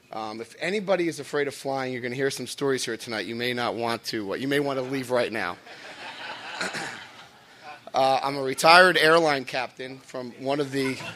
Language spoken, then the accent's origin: English; Paterson, New Jersey, United States; I'm from Paterson, New Jersey.